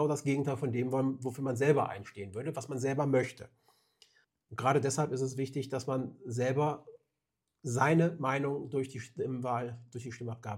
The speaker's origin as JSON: {"language": "German", "town": "Nümbrecht", "region": "North Rhine-Westphalia", "country": "Germany", "said": "Wir sind Nümbrechter, wir kommen aus der Umgebung und können auch direkt angesprochen werden."}